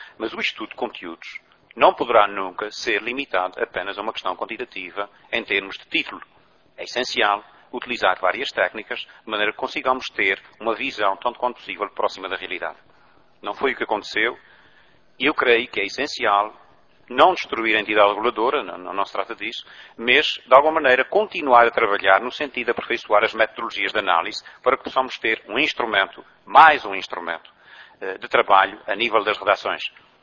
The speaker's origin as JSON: {"language": "Portuguese", "town": "Ribeira das Tainhas", "region": "Azores", "country": "Portugal", "tie": "born there", "said": "O lugar onde eu nasci chama-se Ribeira das Tainhas"}